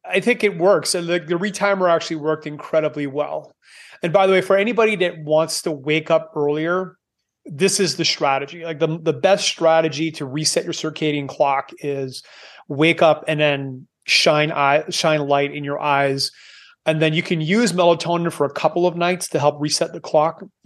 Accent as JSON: {"language": "English", "country": "Canada", "moved": "yes", "said": "and I am Canadian, I moved away 19 years ago because I don't like cold."}